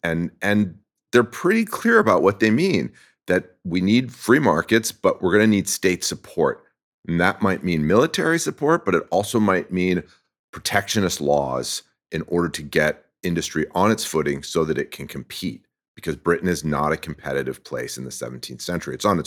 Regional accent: France; look, I grew up in France, and in France, the geese and the ducks

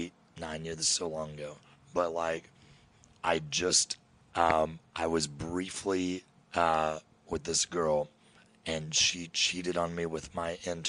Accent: Kentucky, United States; I'm from Kentucky.

